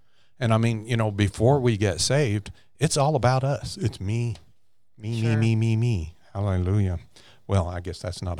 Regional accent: California, United States; moved away; I was raised in California. I was born in California, and I moved to the Midwest, 1975, something like that. But in California, I was raised in a Catholic home, and we were good Catholics.

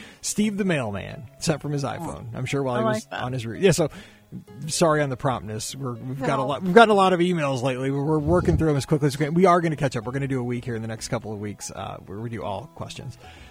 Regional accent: Newfoundland and Labrador, Canada; I'm from Newfoundland, Canada.

